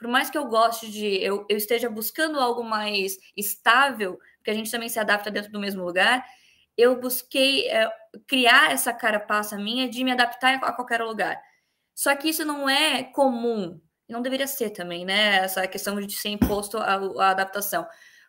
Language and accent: Portuguese; Rio Grande do Sul, Brazil; eu sempre coloco que eu sou gaúcha